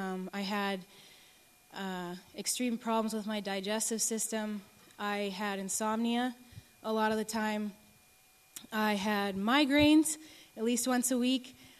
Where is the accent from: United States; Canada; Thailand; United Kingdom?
Canada; I'm from Canada.